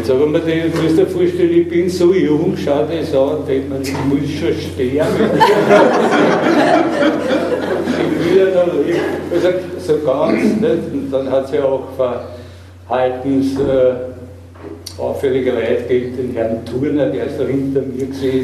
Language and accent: German; Vienna, Austria; Ich bin ja aus Penzing dahergezogen und war, sage ich mal, vom Umfeld sehr verwöhnt.